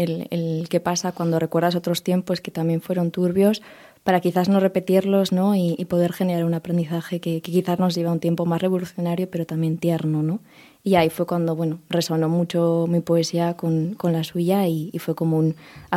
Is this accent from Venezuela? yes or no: no; Bilbao, Basque Country, Spain; born there; nací en Bilbao, pero toda mi familia es de Castilla y León, y toda mi familia, salvo mi abuelo materno, es desde el mismo pueblo.